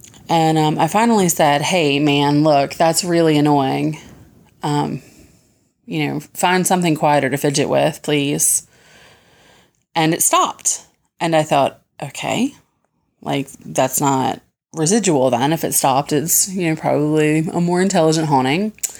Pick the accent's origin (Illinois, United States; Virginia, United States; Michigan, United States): Virginia, United States; from Virginia